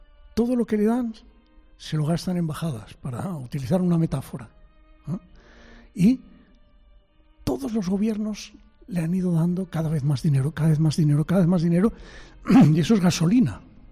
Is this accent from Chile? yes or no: no; Spain; moved away as an adult; Salí vivo, yo creo que porque me exilié ya en la época universitaria, me fui de España.